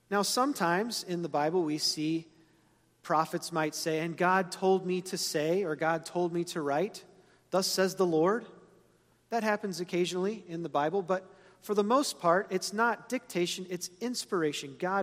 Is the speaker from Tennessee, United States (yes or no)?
yes; Brownsville, Tennessee, United States; born there; I was born in Brownsville, Tennessee. Most of my dad's side of the family is from Tennessee